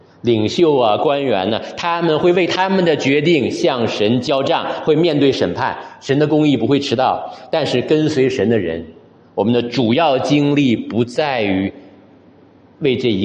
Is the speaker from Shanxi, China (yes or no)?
no; Shenyang, Liaoning, China; 我老家在沈阳